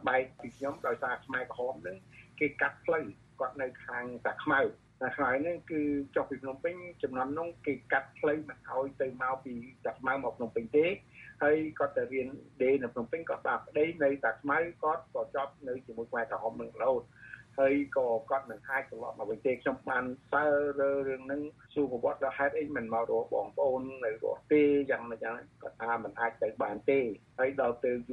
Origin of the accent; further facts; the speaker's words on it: Battambang, Cambodia; ខ្ញុំអ្នកបាត់ដំបង